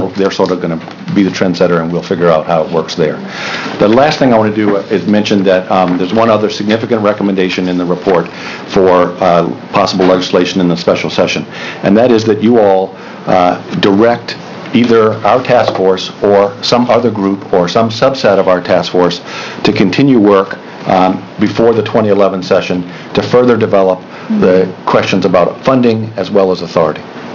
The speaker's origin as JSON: {"language": "English", "region": "Virginia", "country": "United States", "tie": "born or raised there", "said": "I grew up in Virginia."}